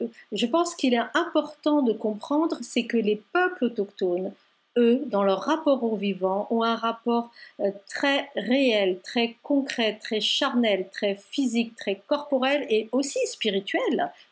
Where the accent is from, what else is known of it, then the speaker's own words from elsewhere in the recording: France; Je suis née en France de parents immigrés marocains, arabo-berbères, et j'ai grandi, de fait, dans une double culture.